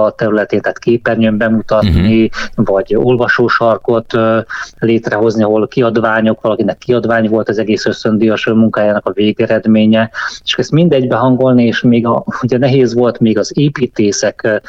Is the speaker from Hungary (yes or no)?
yes; Celldömölk, Vas, Hungary; minket vittett Celldömölkön a szülővárosomban az osztályfőnök és csapattal az egész osztály különböző munkahelyeket bemutatni